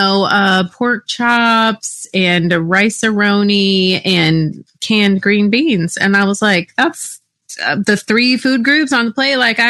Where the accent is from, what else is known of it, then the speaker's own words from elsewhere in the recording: Texas, United States; Well, I grew up in Texas eating just whatever my mom fixed for me.